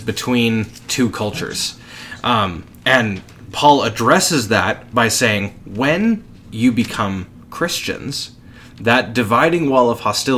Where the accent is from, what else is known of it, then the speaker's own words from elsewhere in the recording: Canada; born there; And we are blessed to have been born here.